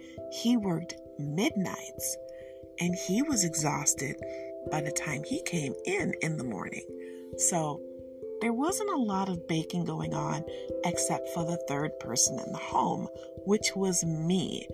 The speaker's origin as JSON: {"language": "English", "town": "Detroit", "region": "Michigan", "country": "United States", "said": "But of course, I am from Detroit, and because I'm from Detroit, I love banana pudding."}